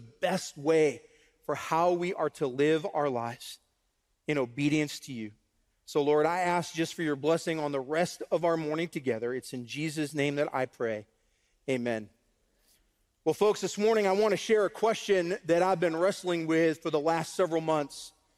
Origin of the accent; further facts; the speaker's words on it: New England, United States; So Patriots, you know, I'm from New England.